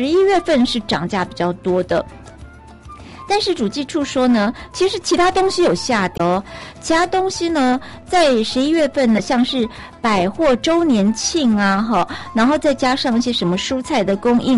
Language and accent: Chinese; Taiwan; 我们台湾人